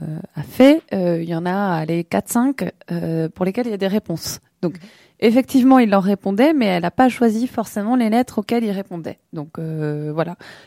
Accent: France; nous on est français

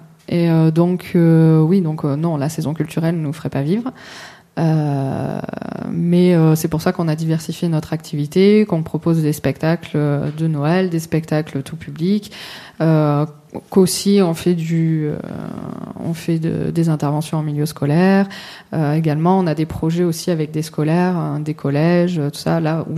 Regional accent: Toulouse, Occitanie, France; now in Lozère, France; Alors, moi je suis originaire de Midi-Pyrénées, la région toulousaine. D'accord. Voilà. Et enfin, mon père était de ce côté-là, donc Baroul, voilà, c'est de ce côté-là. Après, ma mère, elle était provençale. Et moi, je me suis mise en Lozère

